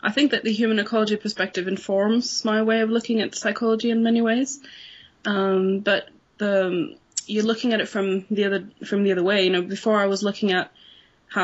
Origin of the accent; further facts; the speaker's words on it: Vittua, Sweden; I'm Swedish. I was born in Sweden in a little village called Vittua, which is a little place of about 2,500 people or so in the woods with some lakes dotted around. It's very beautiful there.